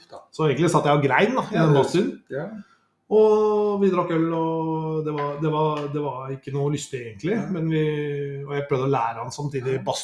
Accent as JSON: {"language": "Norwegian", "region": "Oslo", "country": "Norway", "tie": "born or raised there", "said": "Ja, og jeg er født i Oslo, født og oppvokst i Oslo, så jeg måtte liksom tilegne meg dette på egen hånd."}